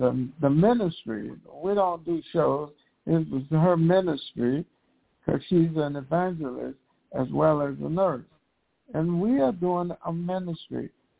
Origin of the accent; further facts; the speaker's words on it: the South, United States; Whenever I'm 77, and I grew up in the South on a farm. There were no doctors.